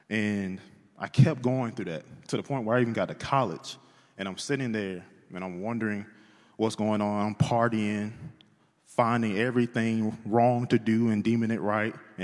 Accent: Dothan, Alabama, United States; I was born in Dothan, Alabama, lived there in Hetland, Opelika, lived there until I was 10.

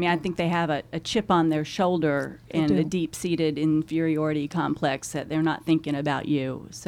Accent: Arkansas, United States; Yeah, well, I'm from Arkansas, so just right north of Louisiana.

